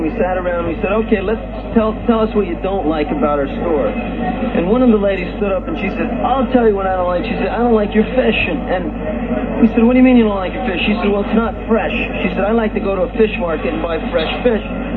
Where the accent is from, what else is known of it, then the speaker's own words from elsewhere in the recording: Tennessee, United States; Everything is okay, I'm from Tennessee and love it.